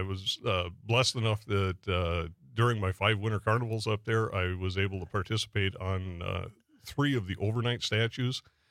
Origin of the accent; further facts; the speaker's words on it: Norway, Michigan, United States; No, I'm originally from Norway. I only live about, I grew up about four blocks away from the Norway-Vulcan line.